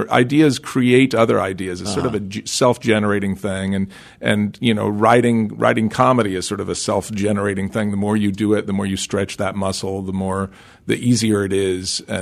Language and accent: English; Mobile, Alabama, United States; also born or lived in California; the University of South Alabama, where I grew up in Mobile